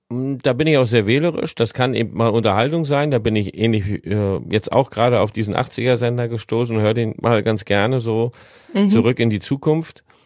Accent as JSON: {"language": "German", "region": "East Germany", "country": "Germany", "said": "Ich komme ja aus dem Osten und für mich war Radio und da noch, also Mittelwellenradio, überhaupt der Zugang zur westlichen Welt."}